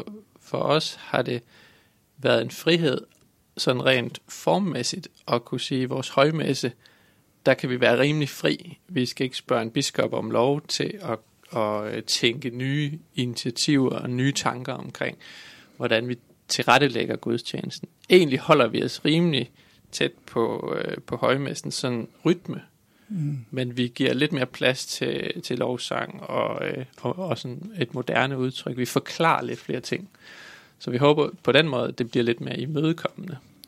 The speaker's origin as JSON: {"language": "Danish", "town": "Borris", "region": "Central Denmark Region", "country": "Denmark", "tie": "born or raised there", "said": "fordi jeg er vokset op i Boris."}